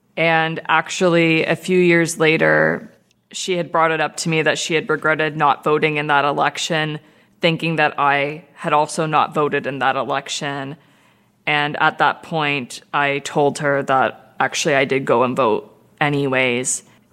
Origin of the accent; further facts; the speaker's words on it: Canada; I think it's a responsibility as a Canadian to go